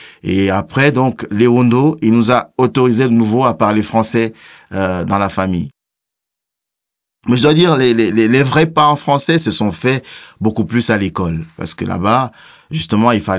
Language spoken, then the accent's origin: French; Cameroon; Moi, je viens du Cameroun.